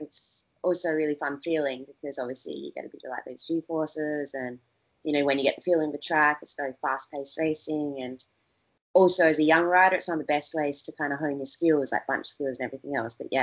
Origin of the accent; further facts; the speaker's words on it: South Australia, Australia; growing up in Australia, kicking around on bikes